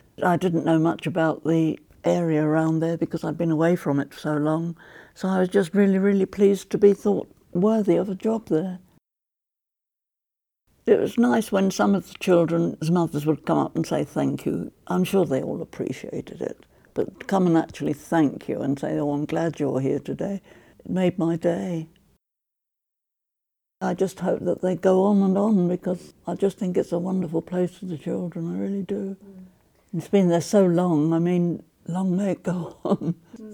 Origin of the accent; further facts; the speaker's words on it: Highgate, London, United Kingdom; born there; I was born in St John's Way at Highgate on the 4th of August 1920